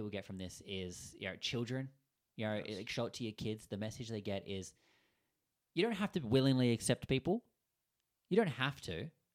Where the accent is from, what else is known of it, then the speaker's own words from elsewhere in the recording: Australia; They'll understand. We're Australian.